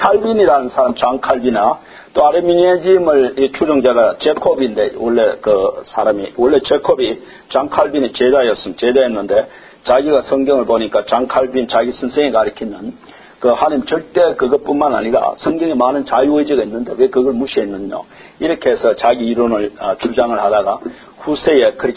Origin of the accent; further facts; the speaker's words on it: South Korea; 내가 원해서 어떤 한국인으로 태어난 것도 아니고